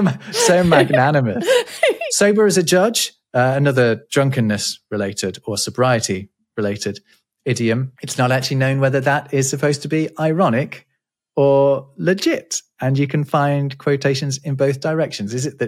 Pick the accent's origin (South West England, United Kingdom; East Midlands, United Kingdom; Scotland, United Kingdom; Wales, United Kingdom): East Midlands, United Kingdom; Derby; I know there's a pub in my hometown of Derby that claims to be the source of on the wagon